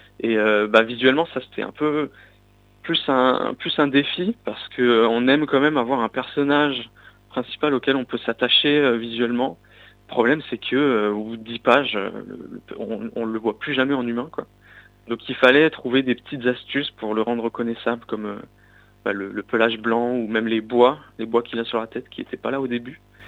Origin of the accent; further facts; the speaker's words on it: Sarreguemines, Grand Est, France; Mon parcours, déjà j'ai grandi à Sarreguemines.